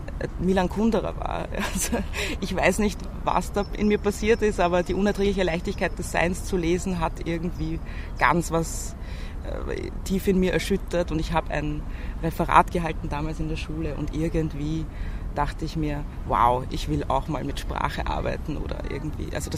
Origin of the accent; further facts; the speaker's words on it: Lower Austria, Austria; weil ich bin ja im Weinviertel aufgewachsen, also im nördlichen Niederösterreich.